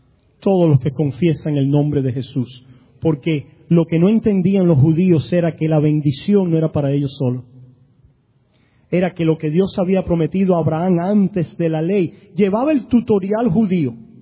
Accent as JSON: {"language": "Spanish", "country": "Cuba", "said": "Ahí sí puedo ser porque yo soy cubano, ¿ok?"}